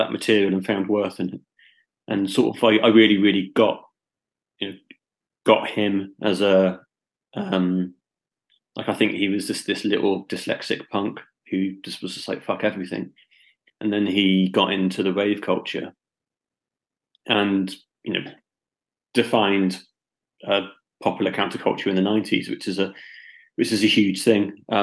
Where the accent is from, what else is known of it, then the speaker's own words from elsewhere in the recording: Gloucester, South West England, United Kingdom; Growing up in Gloucester, when I hit 14, punk and metal was huge in Gloucester.